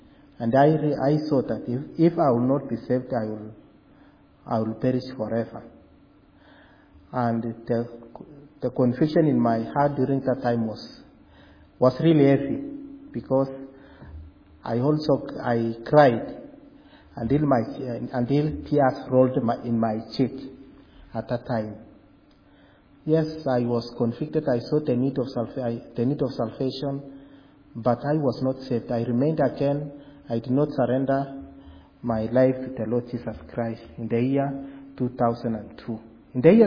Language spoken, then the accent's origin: English; Kenya; also born or lived in Nairobi; In the year 2001, I moved from Nairobi, the capital city of Kenya, and went back to our rural home.